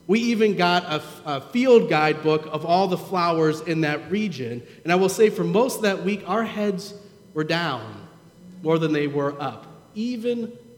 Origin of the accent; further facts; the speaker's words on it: Ohio, United States; We told him, we're from Ohio, and we were disappointed.